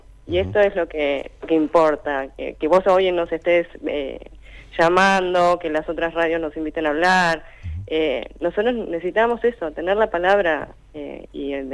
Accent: Comodoro Rivadavia, Chubut, Argentina; moved away; yo comparo el cuaderno de mi hija de acá con la gente de Comodoro, que es de donde yo vengo

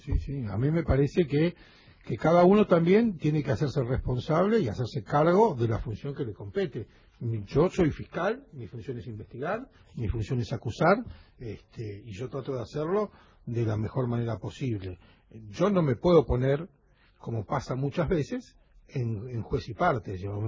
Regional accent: Argentina; como argentinos, de que podamos vivir en un país más vivible, porque hoy yo creo que estamos yo tengo más de 50 años.

